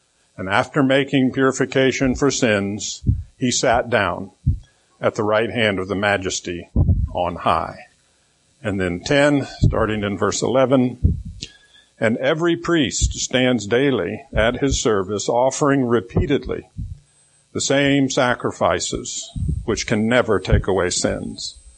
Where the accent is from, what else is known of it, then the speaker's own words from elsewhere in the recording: Durham, North Carolina, United States; I was born in South Carolina in 1951, grew up in Durham, North Carolina.